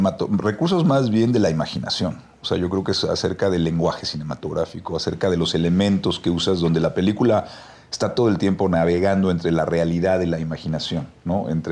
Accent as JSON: {"language": "Spanish", "country": "Mexico", "said": "Y eso yo creo que somos los mexicanos, ¿no?"}